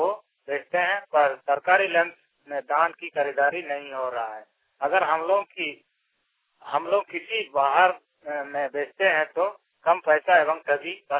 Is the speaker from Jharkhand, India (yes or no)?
yes; Pandarsali, Jharkhand, India; गांव पंडरसाली, कुटपानी, प्रखंड कुटपानी, जिला पश्चिम सिंहभूम, झारखंड से रहने वाला हूं।